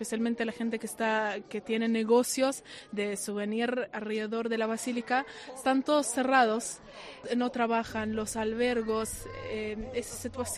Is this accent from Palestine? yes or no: yes; Bethlehem, West Bank, Palestine; especialmente en Belén porque aquí pasó todo, ¿no?